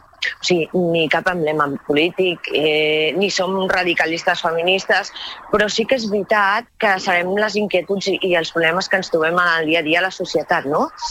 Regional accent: Palamós, Catalonia, Spain; Si la majoria de dones que venim als cursets, a la formació, som de Palamós.

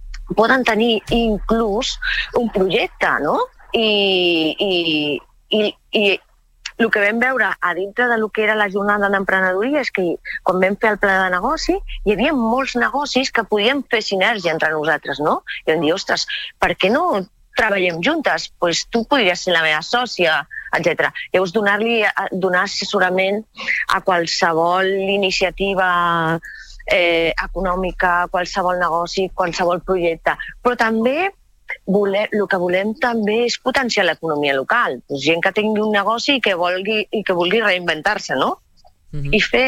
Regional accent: Palamós, Catalonia, Spain; Si la majoria de dones que venim als cursets, a la formació, som de Palamós.

